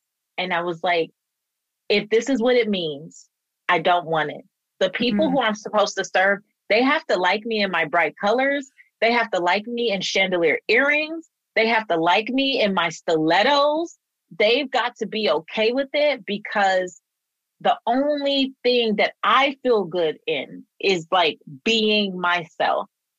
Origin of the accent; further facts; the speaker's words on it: California, United States; And I'm from California. Like, we don't really do pantyhose, you know? I didn't grow up doing pantyhose.